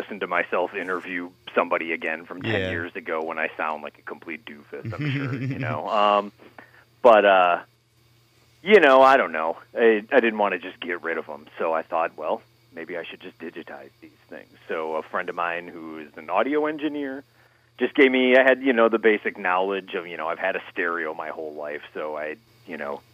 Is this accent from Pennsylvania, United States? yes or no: no; Wheaton, Illinois, United States; I grew up in Wheaton, Illinois, which is just a direct west suburb of Chicago. So now I live in Chicago, lived in this area my whole life.